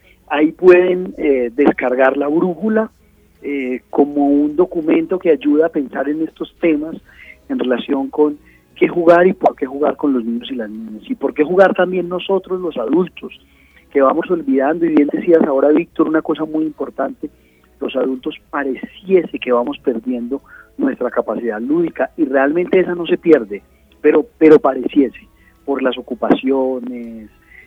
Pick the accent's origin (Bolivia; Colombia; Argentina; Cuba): Colombia; Medellín, Antioquia; Yo soy de Medellín y eso hace que haya algunas diferencias en nombres y en acciones